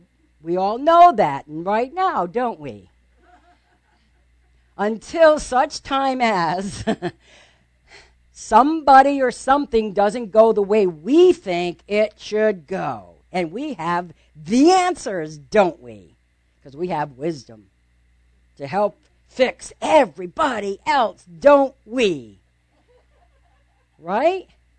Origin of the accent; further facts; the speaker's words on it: Rhode Island, United States; moved away; I mean, I'm from New England, right? Rhode Island, where there's lots of snow right now. And I moved to Florida for a good reason.